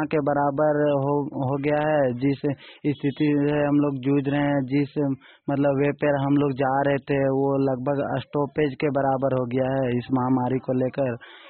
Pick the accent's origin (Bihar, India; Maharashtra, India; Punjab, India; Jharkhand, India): Jharkhand, India; Vishnugarh; मैं विष्णुगढ़ प्रखंड से हूं